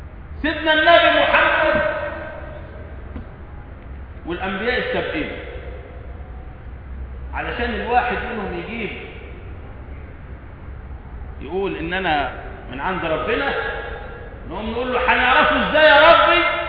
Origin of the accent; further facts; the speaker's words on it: Egypt; احنا عندنا في مصر نقول اماره.